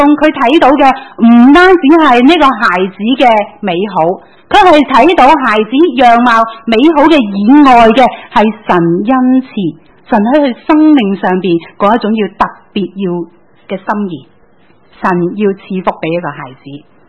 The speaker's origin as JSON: {"language": "Cantonese", "country": "China", "said": "我们中国人都有一些叫民间智慧。"}